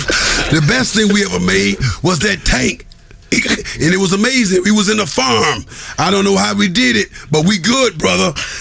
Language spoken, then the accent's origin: English; Chicago, Illinois, United States; I come from Chicago.